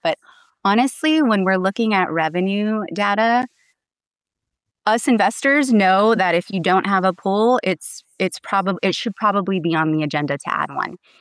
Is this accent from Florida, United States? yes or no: no; Arizona, United States; born and raised in Arizona. So I'm a native, AKA unicorn.